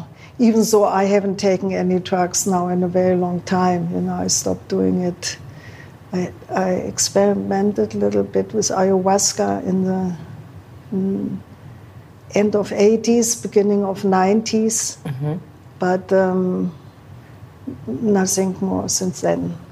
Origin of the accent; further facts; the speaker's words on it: Germany; because growing up in Germany, learning from, like hearing from the older generation, you know, drugs will kill you.